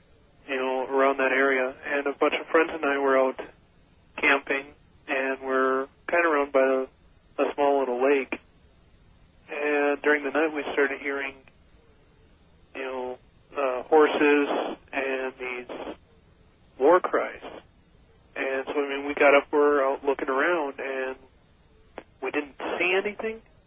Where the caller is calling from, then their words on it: Janesville, Wisconsin, United States; Janesville, Wisconsin.